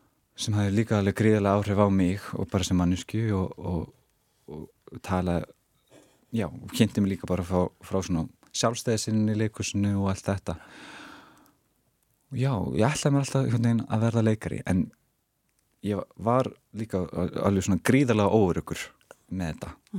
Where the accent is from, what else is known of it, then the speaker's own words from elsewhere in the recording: Reykjavík, Capital Region, Iceland; ég ólst upp að mestu í Efra Breiðholti og var í Fellaskóla og fjölskylda mín er raun og veru bara svona stráng heiðalegt verkafólk